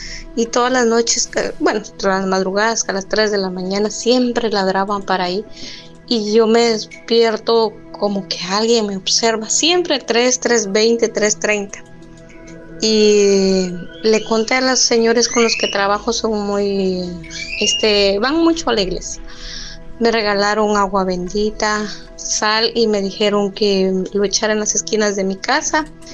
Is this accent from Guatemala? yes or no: yes; Guatemala; now in Cancún, Mexico; soy de Guatemala, pero estoy en México, aquí en Cancún. Tengo 10 años de estar acá.